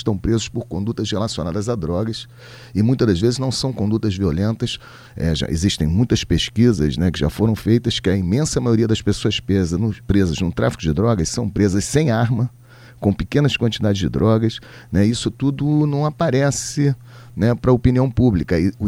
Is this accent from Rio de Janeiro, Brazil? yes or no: yes; Rio de Janeiro, Brazil; eu sou do Rio de Janeiro.